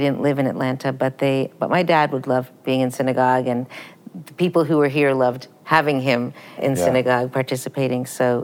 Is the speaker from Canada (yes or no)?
yes; Canada; born there; So they were first married there and then immigrated to Canada. I was born in Canada.